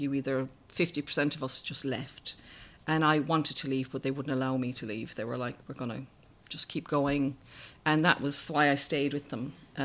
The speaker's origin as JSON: {"language": "English", "country": "Ireland", "tie": "born or raised there", "said": "I was brought up in Ireland in the 70s"}